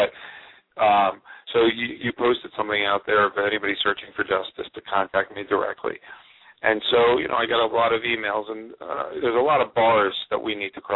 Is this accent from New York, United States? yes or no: yes; New York City, New York, United States; that's another answer to that as a New Yorker, as someone who lives here.